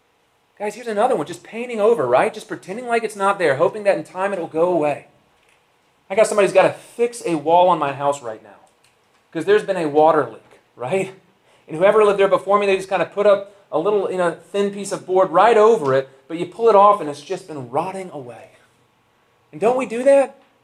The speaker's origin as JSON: {"language": "English", "region": "Louisiana", "country": "United States", "tie": "born or raised there", "said": "2.5 years ago, we moved from Scotland back to where I grew up in South Louisiana."}